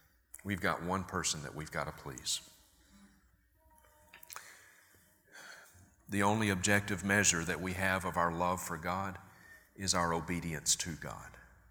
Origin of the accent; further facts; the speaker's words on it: Mississippi, United States; And I grew up in Mississippi. I'm from the Deep South. And I grew up in, it's the buckle of the Bible Belt, if you will.